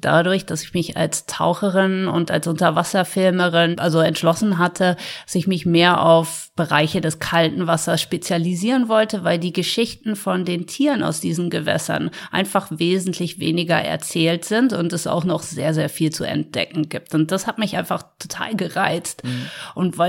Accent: North Sea coast, Germany; Aber ich bin an der Nordsee aufgewachsen, dort, wo es viel Strömung und Wellen gibt

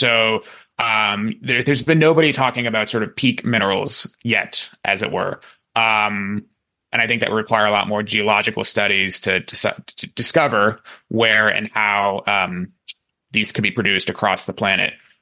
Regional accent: Maine, United States; I grew up in Maine and at a pretty rural part of the state.

